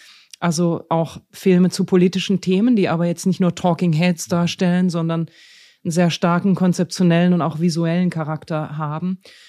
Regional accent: Germany; Also für mich als Deutsche war das einfach ein sehr intensives Erlebnis

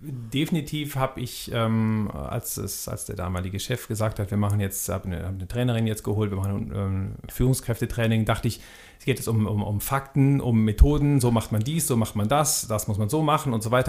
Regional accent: North Rhine-Westphalia, Germany; moved away as an adult; Geografisch komme ich aus dem Rheinland, bin aus der näheren Umgebung von Köln, bin dort aufgewachsen, habe dort studiert.

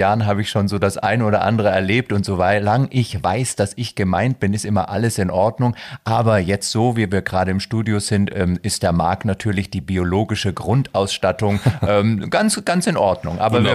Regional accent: Munich, Bavaria, Germany; mein Papa ist ja ein richtiges Münchner Kindel, so wie ich auch. Meine Mama kommt aus Slowenien, das war damals natürlich noch das ehemalige Jugoslawien.

